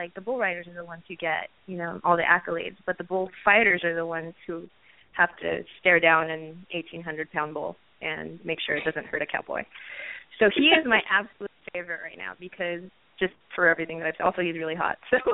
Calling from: Sierra Madre, California, United States; I'm from Sierra Madre.

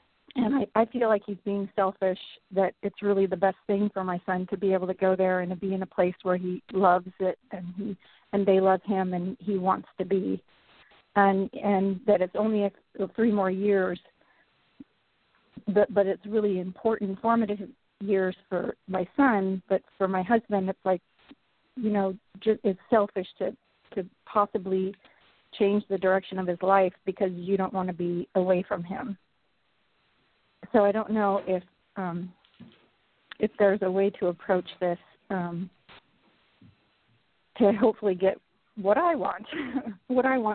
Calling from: Seattle, Washington, United States; I'm calling from Seattle.

